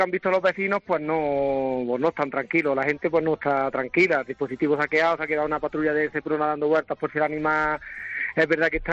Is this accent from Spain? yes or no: yes; Venta de Huelma, Andalusia, Spain; yo soy nacido y criado aquí en Venta de Huelma, yo a estos señores los conozco desde que he nacido.